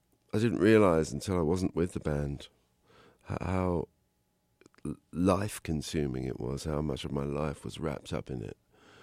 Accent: London, United Kingdom; And it reminded me of where I grew up in North London. I lived very close to a train track.

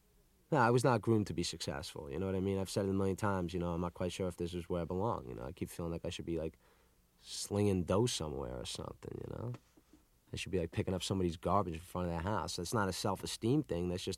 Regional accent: Baldwin, New York, United States; also born or lived in Woodmere; I grew up in Baldwin first, which is 20 minutes away from Five Towns or something. And Baldwin is a much different town. I mean, it's much more of a working class town, you know. And then I moved to Woodmere

